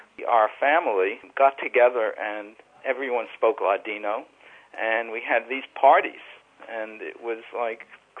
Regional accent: New York City, New York, United States; I grew up in East New York, Brooklyn.

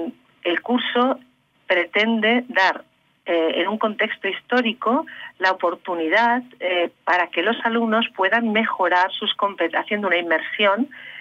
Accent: Argentina; soy una persona de Argentina.

